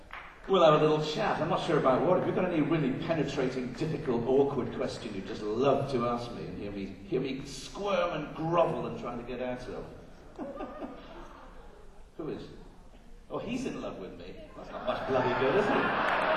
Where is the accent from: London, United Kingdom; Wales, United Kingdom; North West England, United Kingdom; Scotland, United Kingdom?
Scotland, United Kingdom; And so I've always tried to be British, but yes, I am from Scotland originally.